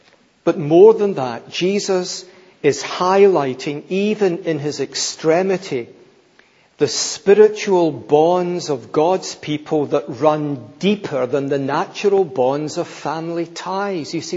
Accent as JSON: {"language": "English", "town": "Glasgow", "region": "Scotland", "country": "United Kingdom", "tie": "born or raised there", "said": "Well, you know, I'm Scottish, I'm not English, I'm not African, I'm brought up in Glasgow, not Edinburgh."}